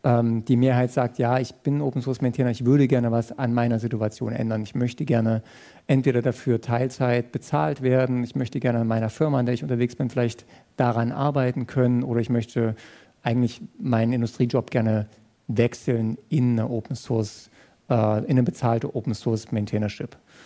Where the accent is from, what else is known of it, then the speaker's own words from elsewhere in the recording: Dresden, Saxony, Germany; Ich komme aus Dresden, da ist uns letztes Jahr eine Brücke kaputt gegangen.